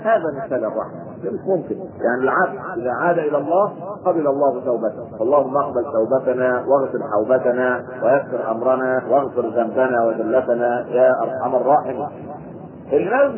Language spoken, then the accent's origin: Arabic; Egypt; تعال طور كده علينا كمصريين